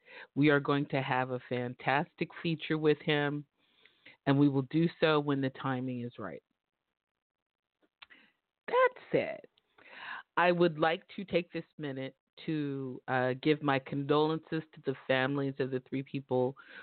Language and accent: English; California, United States; I grew up in Northern California